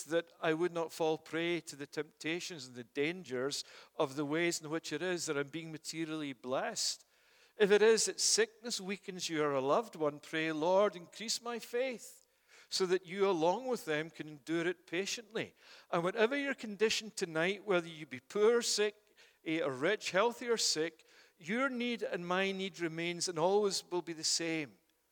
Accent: Scotland, United Kingdom; And as a Scotsman, I like getting free books.

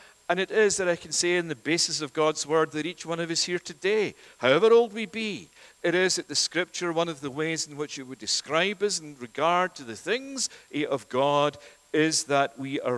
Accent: Scotland, United Kingdom; moved away; Now, as you know, I grew up in the UK. I grew up in the Scottish part of the UK, Max, and still gives that away. It is, as being born and raised in the UK

